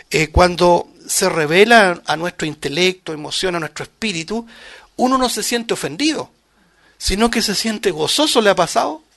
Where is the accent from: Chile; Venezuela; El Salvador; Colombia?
Chile; Aún lo que estamos viviendo localmente como chilenos